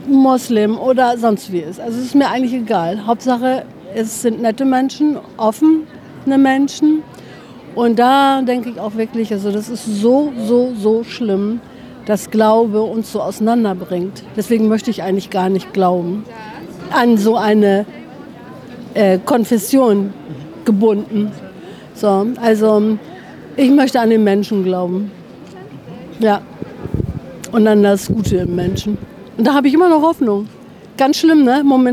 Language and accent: German; Northern Germany, Germany; ich komme aus dem Dorf, ganz oben, irgendwie im Norden von Deutschland und bin dann zum Studieren nach Hannover gekommen.